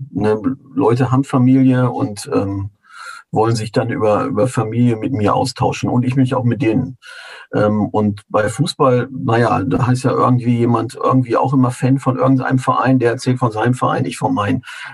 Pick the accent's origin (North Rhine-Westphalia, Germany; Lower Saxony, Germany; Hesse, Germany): North Rhine-Westphalia, Germany; ich komme ja aus dem Ruhrpott